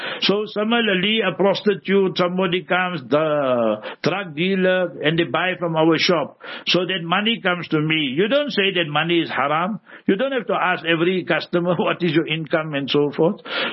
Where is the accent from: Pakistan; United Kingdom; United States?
Pakistan; now in South Africa; 30, 40 years ago, I came to South Africa. I am South Africa now, but I came from Pakistan, end of 18 November I came.